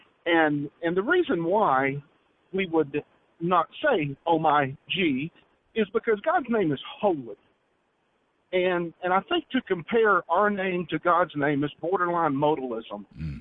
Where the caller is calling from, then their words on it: Oklahoma, United States; I'm calling from Oklahoma.